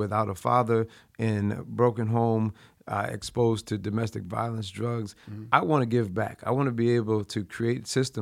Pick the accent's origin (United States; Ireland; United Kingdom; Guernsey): United States; Rochester, New York; So I am from Rochester, New York, and I'm from Rochester. I'm from the east side of Rochester, New York, from Hudson to Joseph Avenue.